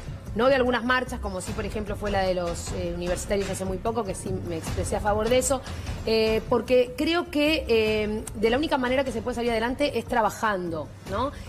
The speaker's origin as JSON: {"language": "Spanish", "town": "Quilmes", "region": "Buenos Aires Province", "country": "Argentina", "said": "volví a mi casa, vivo en Zona Sur, soy de Quilmes"}